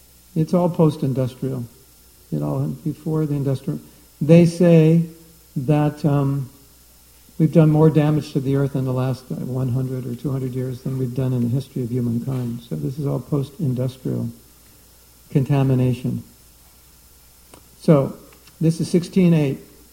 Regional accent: Los Angeles, California, United States; I grew up in Los Angeles.

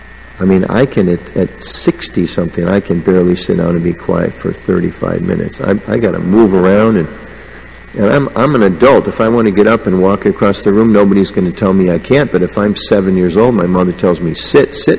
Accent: Denver, Colorado, United States; I grew up in Denver. It was my first temple.

